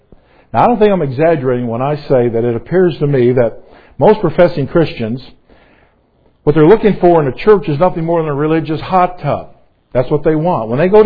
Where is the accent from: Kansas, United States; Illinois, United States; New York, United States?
Illinois, United States; Chicago; I was actually born and raised. Don't hold this against me, but I was born and raised in Chicago.